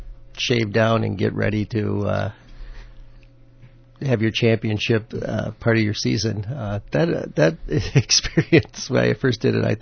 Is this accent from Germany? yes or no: no; Lakeville, Minnesota, United States; No, I did not. I lived up here. I grew up in Minnesota.